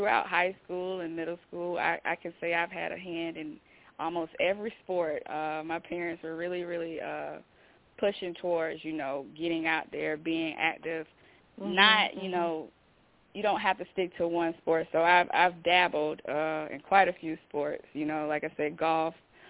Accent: Jacksonville, Florida, United States; Jacksonville, Florida.

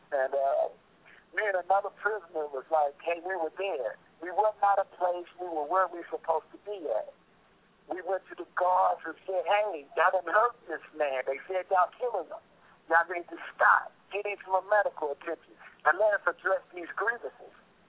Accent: Indianapolis, Indiana, United States; I'm from Indianapolis, Indiana.

